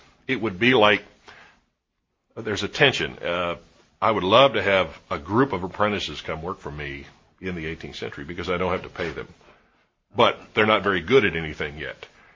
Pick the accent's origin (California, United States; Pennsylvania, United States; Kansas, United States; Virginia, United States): Virginia, United States; Williamsburg; Well, I grew up in Williamsburg, and I always wanted to work for the foundation, even just for a little bit